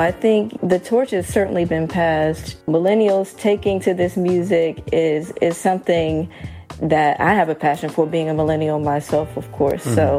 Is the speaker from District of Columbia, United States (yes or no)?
yes; Washington, District of Columbia, United States; I oftentimes found myself to be the only kid in the jazz club in my hometown of Washington, D.C.